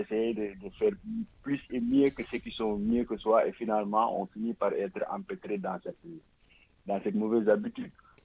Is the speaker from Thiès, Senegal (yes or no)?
no; Dakar, Senegal; Surtout quand on vient du Lumpel prolétariat